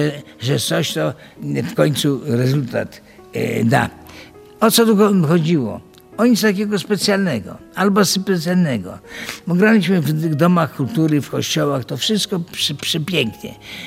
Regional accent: Grodno, Grodno Region, Belarus; also born or lived in Białystok; Tak naprawdę jestem z Grodna, ale w Białymstoku moje były pierwsze zmagania z muzyką, pierwsze studia

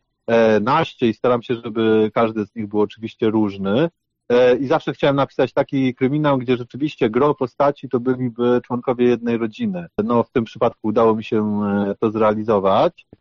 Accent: Warsaw, Masovian Voivodeship, Poland; Ja się wychowałem na Ochocie i przez pierwsze 12-13 lat życia tam mieszkałem

